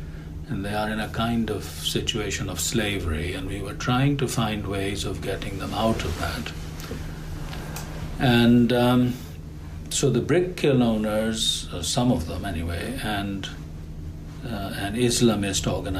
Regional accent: Pakistan; I come originally from Pakistan, where I served the church as a priest and then as a bishop for many years.

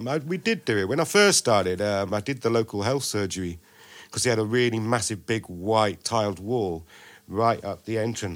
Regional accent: York, Yorkshire and the Humber, United Kingdom; I grew up in York. In the north, yeah.

